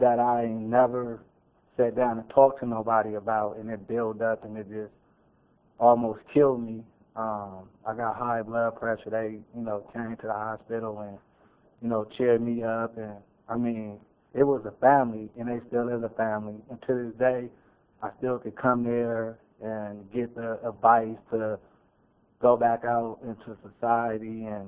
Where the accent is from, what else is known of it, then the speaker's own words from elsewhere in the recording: San Francisco, California, United States; I only have a little bit to talk about, but I came from San Francisco. I've been out here for about 4 years.